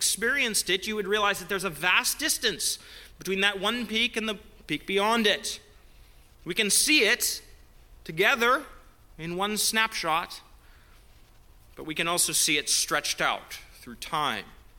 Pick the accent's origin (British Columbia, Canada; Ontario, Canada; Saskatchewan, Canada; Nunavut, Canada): British Columbia, Canada; now in United States; I grew up in British Columbia, here in California.